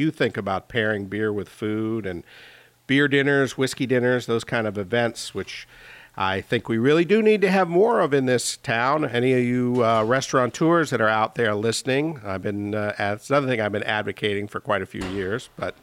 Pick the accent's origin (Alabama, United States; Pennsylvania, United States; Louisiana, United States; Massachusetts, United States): Louisiana, United States; New Orleans; I was just got back from a week in New Orleans, my hometown, that I hadn't been in 15 years